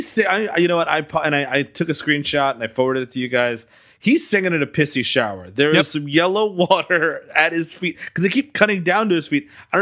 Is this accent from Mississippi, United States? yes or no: no; New York, United States; growing up in New York, you'd always find Asian people who would sound a little something like this.